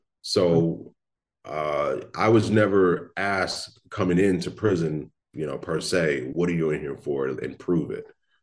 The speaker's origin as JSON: {"language": "English", "town": "Long Beach", "region": "California", "country": "United States", "said": "I'm from Long Beach, California."}